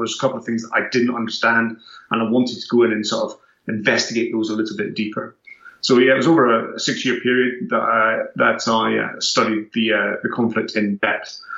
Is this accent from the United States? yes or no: no; Edinburgh, Scotland, United Kingdom; I'm a product of the 1970s and 1980s. So I grew up just outside Edinburgh, underneath the flight path of Edinburgh Airport.